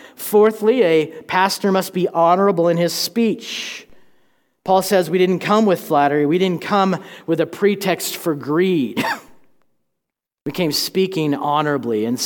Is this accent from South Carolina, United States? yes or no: no; Tulsa, Oklahoma, United States; This was 2002, and I went back to my hometown of Tulsa, Oklahoma to become a youth pastor.